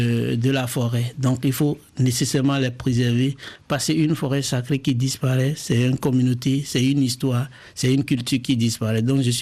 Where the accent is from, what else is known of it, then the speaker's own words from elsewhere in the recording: Benin; Moi, je viens du sud du Bénin